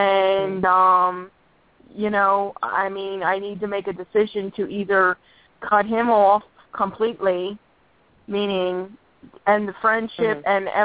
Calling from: Pennsylvania, United States; Pennsylvania.

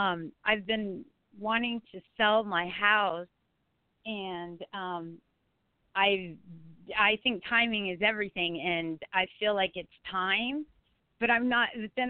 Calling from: Texas, United States

